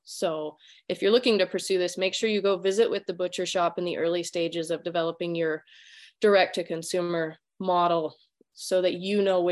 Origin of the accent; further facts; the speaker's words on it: Wyoming, United States; I grew up in Wyoming